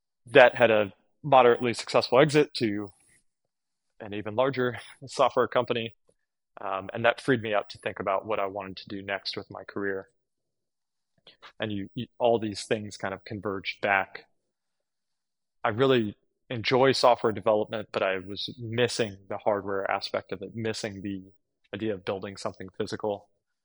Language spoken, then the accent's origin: English; California, United States; I grew up in the Bay Area to a family of lifelong boating enthusiasts